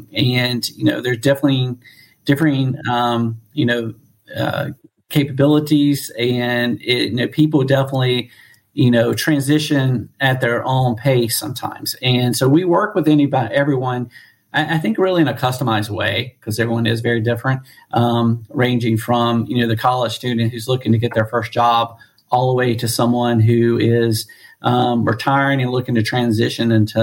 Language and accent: English; North Carolina, United States; accent: North Carolina; now in Washington, United States; I'm originally from North Carolina, so that's where this accent comes from, in case you're curious. I've been in the D.C. area for a little over 20 years.